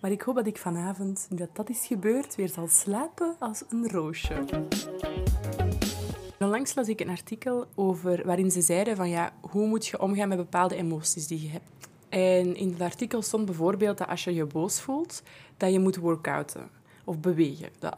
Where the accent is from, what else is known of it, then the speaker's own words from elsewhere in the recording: Belgium; het prachtige paspoort dat wij als Belgen hebben